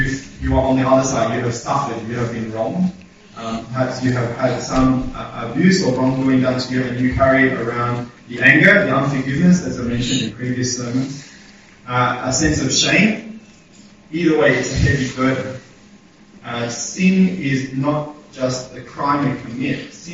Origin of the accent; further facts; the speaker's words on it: Australia; It's hard to understand as an Australian.